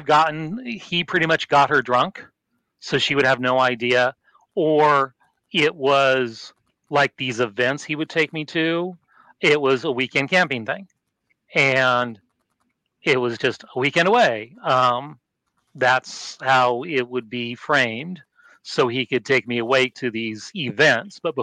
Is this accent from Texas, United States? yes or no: no; Oregon, United States; I grew up in Oregon and this is where this was from.